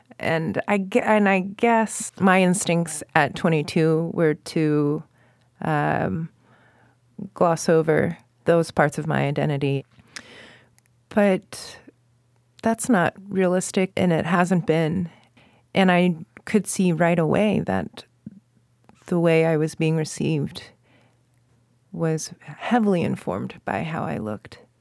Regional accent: Virginia, United States; my brother and I, we grew up in Virginia with them

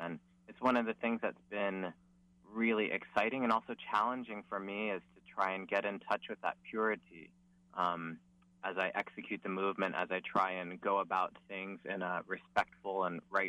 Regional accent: California, United States; One was, as a child growing up in California, I danced hula with my family. Both my parents are originally from Hawaii.

